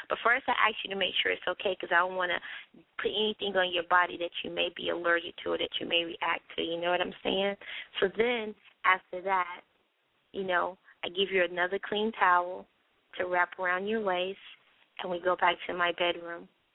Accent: the South, United States; because I'm from the South, so I give you some of that Southern hospitality lemonade and sweet tea.

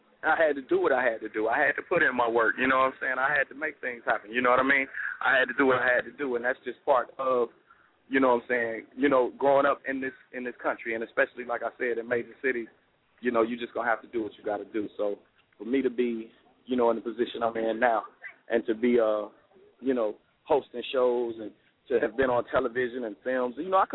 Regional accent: Miami, Florida, United States; also born or lived in Chicago; I was born in Chicago. My mom had me in Chicago. When my father, you know what I'm saying, he was in the military. He was stationed at Homestead Air Force Base. So I went to Miami when I was very, very young.

